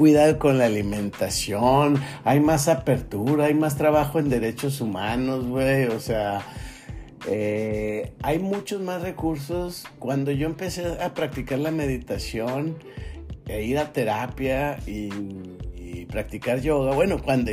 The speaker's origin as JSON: {"language": "Spanish", "town": "Torreón", "region": "Coahuila", "country": "Mexico", "said": "ella es de Chihuahua y yo soy de Torreón, y aunque ambos somos del norte, pues no."}